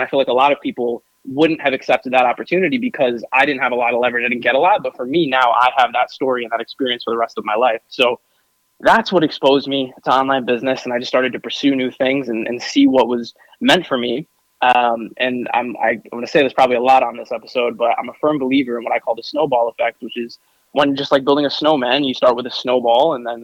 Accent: North Carolina, United States; also born or lived in New York; And I grew up in North Carolina, but went back and forth to New York a lot growing up to see my family, because I'm Puerto Rican and Italian, and I've got a really big Puerto Rican side.

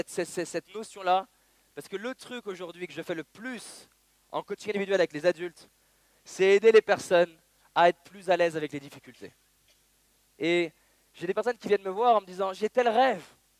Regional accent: Lyon, Auvergne-Rhône-Alpes, France; J'étais à Lyon, j'ai grandi à Lyon, je prends le métro

